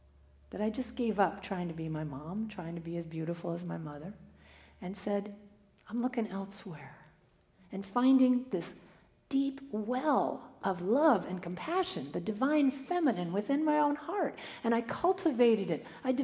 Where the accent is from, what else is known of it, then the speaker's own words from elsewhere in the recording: Canada; my first ministry in my hometown in Canada.